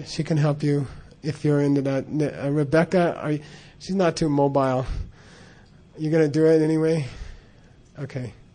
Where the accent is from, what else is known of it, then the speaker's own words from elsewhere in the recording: United States; I grew up in America, a Judeo-Christian background